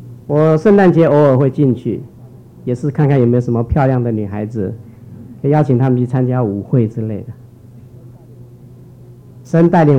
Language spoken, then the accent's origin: Chinese; Hsinchu County, Taiwan; 我从小在新竹的乡下长大，是一个农村的家庭长大